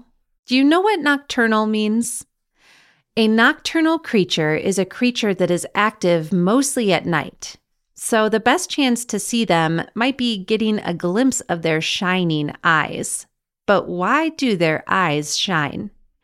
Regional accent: Wisconsin, United States; now in Colorado, United States; I grew up seeing possums in Wisconsin. I've never seen one in Colorado, but I know they are here.

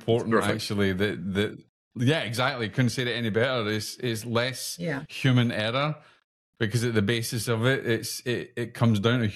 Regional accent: Scotland, United Kingdom; And as a Scotsman, I've learned to say Legionella pneumophila instead of Legionella pneumophila, which is what I would say in Scottish.

